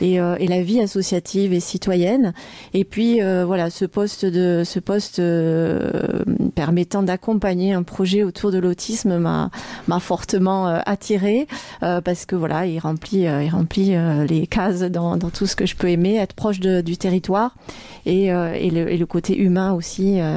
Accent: Toulouse, Occitanie, France; now in Landes, France; Oui, alors moi je suis dans les Landes depuis une trentaine d'années déjà. Je suis toulousaine sinon.

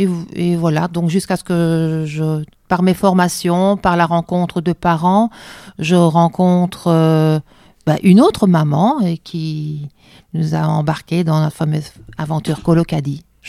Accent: Belgium; moved away as an adult; now in France; avec un nom qui n'est pas très landais, puisque je suis belge, embarquée dans les Landes depuis 27 ans maintenant, par mon mari, qui a trouvé du boulot à Morsinx.

